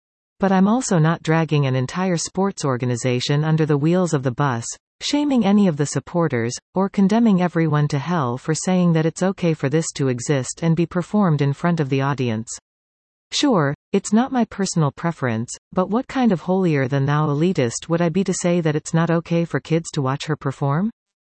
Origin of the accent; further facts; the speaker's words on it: Saskatchewan, Canada; I'm from Saskatchewan, so no, I'm not going to be neutral here, sorry.